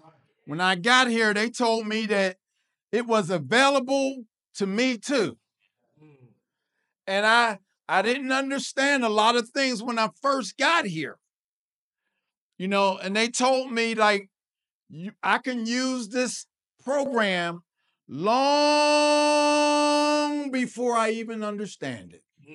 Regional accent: Pittsburgh, Pennsylvania, United States; So, like I said, I come from Pittsburgh, the South Side, and Beltsuver.

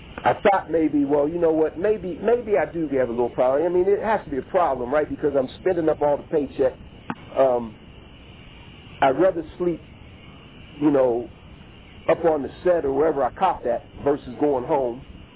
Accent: Pittsburgh, Pennsylvania, United States; So I come from, born and raised in the Hill District of Pittsburgh. Single mom.

